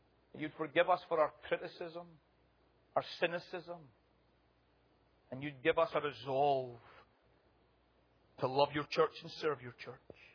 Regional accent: Scotland, United Kingdom; accent: Scottish; Lovingly, of course. Nicely, with my Scottish accent.

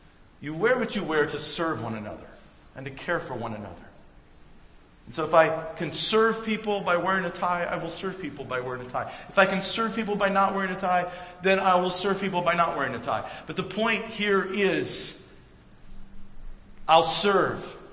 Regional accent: the South, United States; When I was in the South, I grew up in the South

